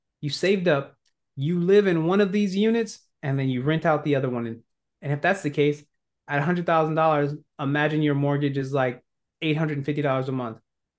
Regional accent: California, United States; also born or lived in New York / Pennsylvania; even though I'm from Cali, I've gone to where the growth is.

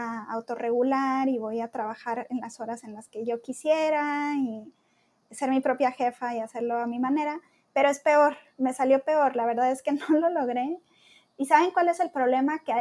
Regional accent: Monterrey, Nuevo León, Mexico; soy mexicana, estudié diseño y soy de una ciudad que es en el norte de México, que es Monterrey, que es una ciudad que se caracteriza mucho por el trabajo.

